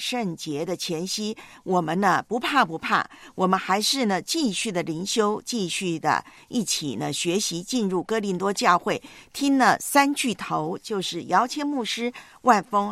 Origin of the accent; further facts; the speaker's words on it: Taiwan; 史上超强之一的台风，那么正吹着台湾我的老家